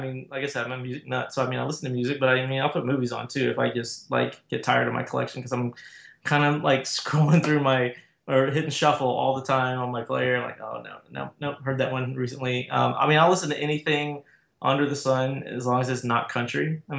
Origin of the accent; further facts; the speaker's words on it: Texas, United States; I mean, yeah, I grew up in, I'm from Texas. I grew up here.